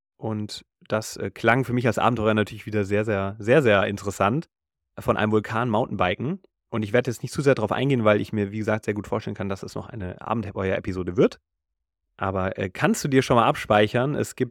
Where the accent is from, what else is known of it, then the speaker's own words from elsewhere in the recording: Hesse, Germany; wie man es vielleicht bei uns auf dem Feldberg kennt, im Taunus, wo ich herkomme.